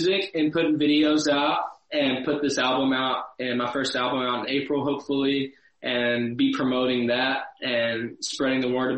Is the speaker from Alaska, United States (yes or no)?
no; Tennessee, United States; we shot it in my hometown, West Tennessee.